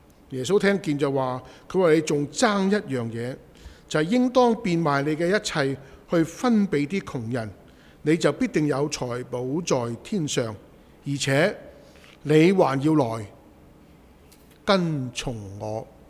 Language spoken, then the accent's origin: Chinese; China; 特别呢我们是华人，我们中国人，我经常都说我们中国人和以色列人很像的